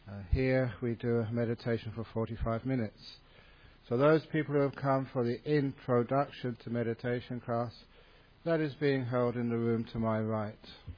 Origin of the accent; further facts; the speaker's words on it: England, United Kingdom; which is a very, almost makes me angry, being an English monk.